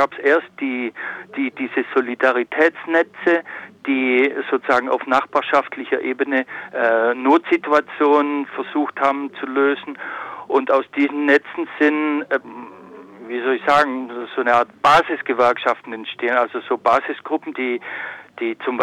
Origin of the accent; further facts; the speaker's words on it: Germany; Also ich als Deutscher merke, dass es in die Richtung geht.